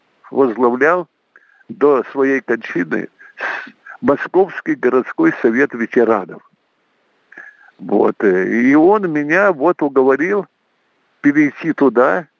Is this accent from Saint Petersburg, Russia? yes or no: yes; Saint Petersburg, Russia; поскольку он питерский и я питерский.